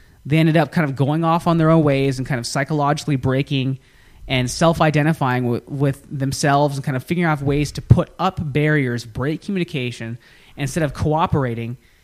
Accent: United States; I'm Hispanic American, and I'm a woman, and I'm gay.

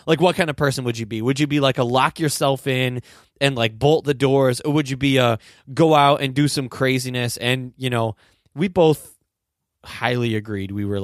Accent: Jamaica; See, because I'm a rum guy, so it must be because I'm Jamaican.

